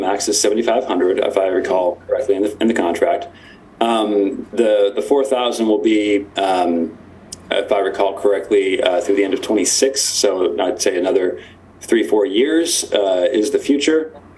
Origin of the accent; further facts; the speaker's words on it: New York, United States; So, you know, in my opinion, as a New Yorker and as a technologist